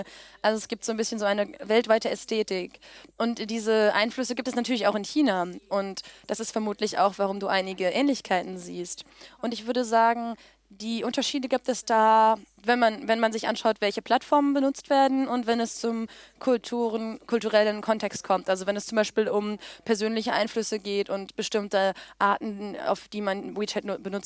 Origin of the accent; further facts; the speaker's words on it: Saudi Arabia; ich bin in Saudi-Arabien aufgewachsen, obwohl meine Eltern aus den USA kommen.